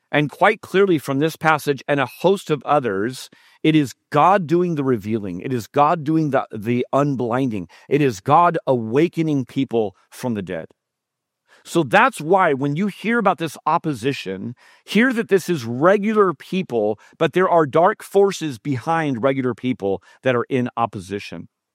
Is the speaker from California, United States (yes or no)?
yes; San Jose, California, United States; And I was from San Jose, like a couple of miles away.